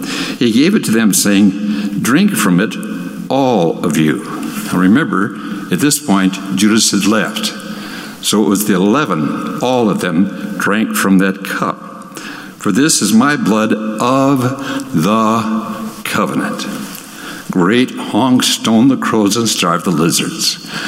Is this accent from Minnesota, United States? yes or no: yes; Hinckley, Minnesota, United States; I grew up in Hinckley, Minnesota